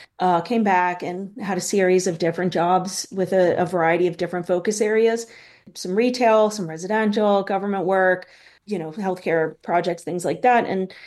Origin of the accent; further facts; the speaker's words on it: East Pittsburgh, Pennsylvania, United States; So I grew up in East Pittsburgh, which is above Braddock, and I went to the same Catholic grade school that my dad and all his brothers and sisters went to. So, Pittsburgh upbringing, then Catholic high school